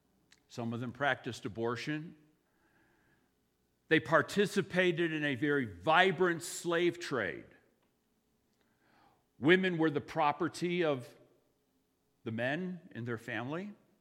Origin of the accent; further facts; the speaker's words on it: Ireland; Well, the Irish guy, me being Irish, I can identify.